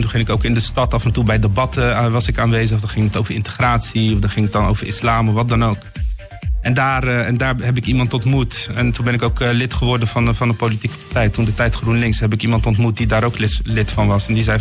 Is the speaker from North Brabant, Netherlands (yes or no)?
no; Rotterdam, South Holland, Netherlands; Mijn roots liggen in Marokko. Ik ben in 1981 in Rotterdam-West, Delfshaven, geboren. Woon er nog steeds. Haal van dat stukje Rotterdam.